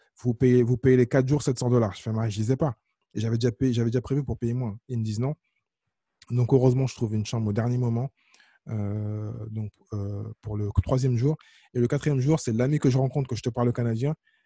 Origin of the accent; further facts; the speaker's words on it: France; mais je reste quand même le français. Mon accent est toujours aussi basique. Même si je comprends bien, je parle bien.